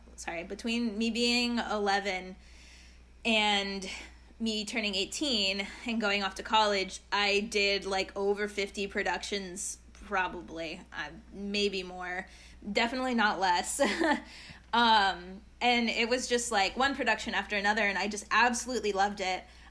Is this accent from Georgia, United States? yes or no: yes; Savannah, Georgia, United States; So when I was growing up in Savannah, I believe I was 9 years old. I started doing plays at school, and then I got into the Savannah Children's Theater